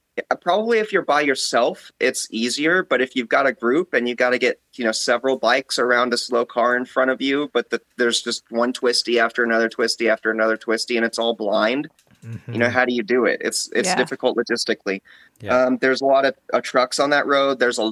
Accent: Houston, Texas, United States; because I grew up in Houston and on the side of Houston, the Clear Lake side, actually, where JSC is, Johnson Space Center.

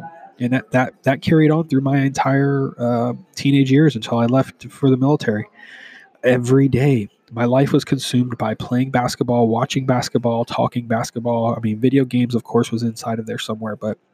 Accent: Houston, Texas, United States; moved away as an adult; now in San Diego, United States; I'm from Houston. H-Town represent. I've been living in San Diego for the last 17 years, so I'm becoming more and more a San Diegan than I am a Houstonian.

